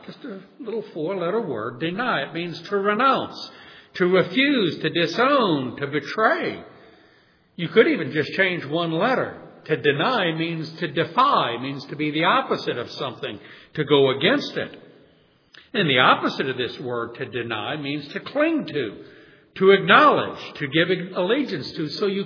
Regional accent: New Orleans, Louisiana, United States; I grew up in New Orleans, which is overwhelmingly Roman Catholic, and most of my friends as a little boy were Catholics.

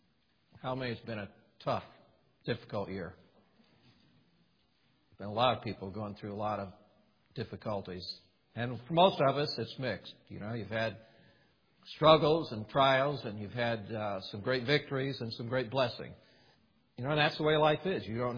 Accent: Indiana, United States; I have fond memories of a child growing up in Indiana.

